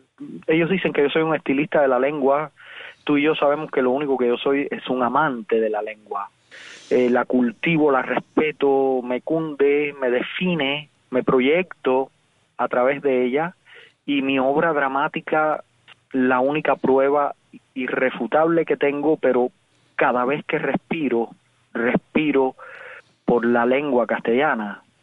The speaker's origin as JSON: {"language": "Spanish", "country": "Cuba", "moved": "yes", "said": "Porque me fui de Cuba, yo quería irme de Cuba a cualquier precio porque el sistema me estrangulaba."}